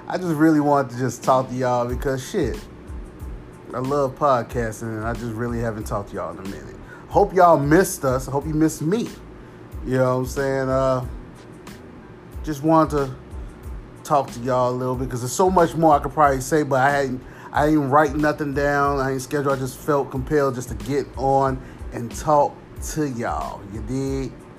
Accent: Chicago, Illinois, United States; I'm from Chicago, and I've seen a lot of that.

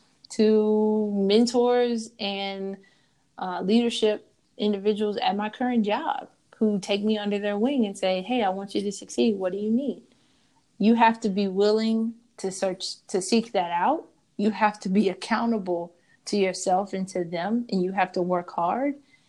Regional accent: Nashville, Tennessee, United States; My parents are from Birmingham. I'm from Nashville. We come from very moderate means.

